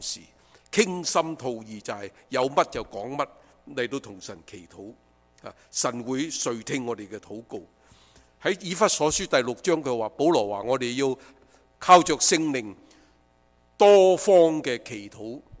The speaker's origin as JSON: {"language": "Chinese", "country": "China", "said": "我们中国人 最高级的是去到光宗耀祖"}